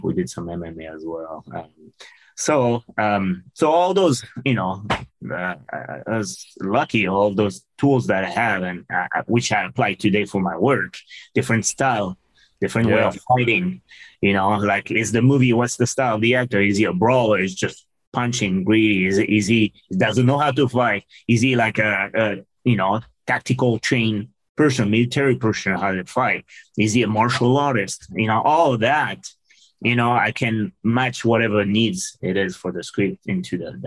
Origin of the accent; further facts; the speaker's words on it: France; English is a second language; moved away as an adult; now in United States; Then I moved to Seattle. Then I was 22 years old from France, because I'm originally from France.